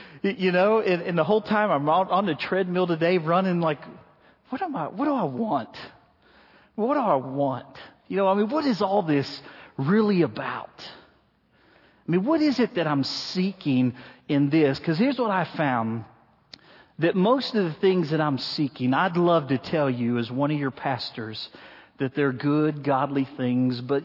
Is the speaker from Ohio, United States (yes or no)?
yes; Ohio, United States; I'm from Ohio where they really know how to play football.